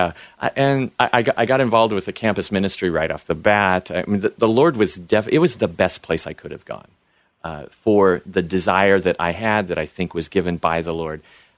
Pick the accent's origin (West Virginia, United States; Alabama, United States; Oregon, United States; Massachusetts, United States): Oregon, United States; Vale; I grew up in a small cowboy town, basically, in eastern Oregon, almost Idaho, Vail, and then a small logging town. My high school graduating class had like 60 people.